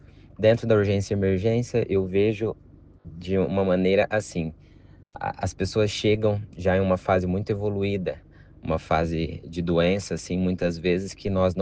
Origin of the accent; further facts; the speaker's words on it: São Paulo, Brazil; now in Santa Rosa, Brazil; sou paulista, moro aqui na cidade de Santa Rosa, já faz um ano e meio